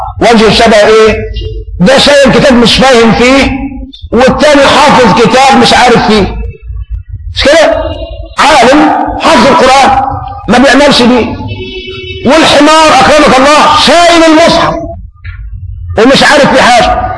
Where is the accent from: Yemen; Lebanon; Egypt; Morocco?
Egypt; احنا كشعب مصري عندنا خفه الظل.